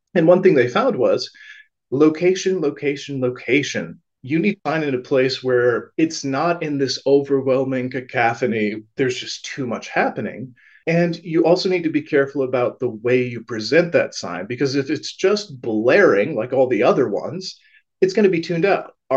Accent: Ann Arbor, Michigan, United States; in my hometown in Ann Arbor, I was driving along the road and I saw this sign

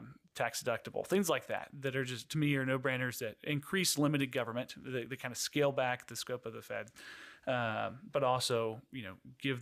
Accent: Plant City, Florida, United States; So I grew up in Florida, in Plant City, halfway between Tampa and Orlando. Strawberries, cows, that was about it growing up.

